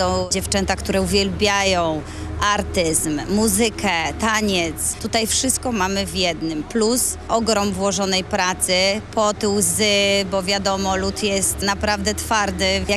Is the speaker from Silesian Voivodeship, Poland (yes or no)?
no; Gdańsk, Pomeranian Voivodeship, Poland; jesteśmy z Gdańska, z Trójmiasta, gdzie ten port jest bardzo znaczącą częścią naszego miasta